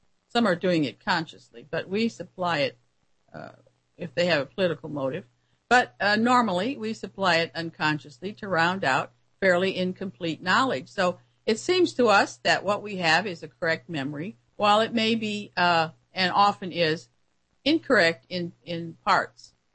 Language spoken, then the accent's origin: English; United States; You know, as an American, I know I'm one of the few in the world who can really speak my mind